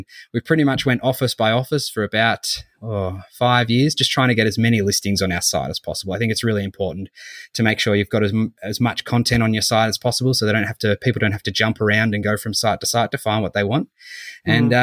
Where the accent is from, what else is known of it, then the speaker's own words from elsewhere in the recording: Canterbury, Victoria, Australia; I grew up in Canterbury and I reckon it's amazing